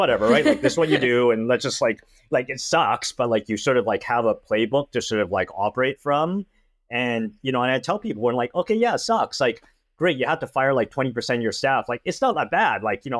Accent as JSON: {"language": "English", "country": "Canada", "moved": "as an adult", "lives_now": "United States", "said": "I'm Canadian, but Taiwanese immigrant parents, moved to the US when I was like 24."}